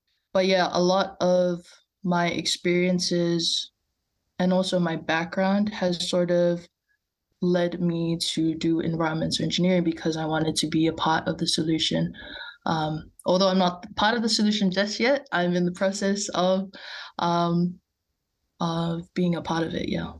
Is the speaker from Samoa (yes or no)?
yes; Samoa; I'm 23 years of age and I am from Samoa. So that's one of the Pacific nations that I'm currently from.